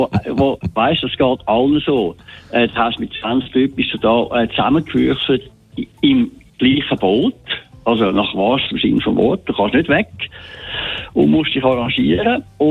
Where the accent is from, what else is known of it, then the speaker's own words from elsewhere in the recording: Switzerland; Ich als Schweizer, weiss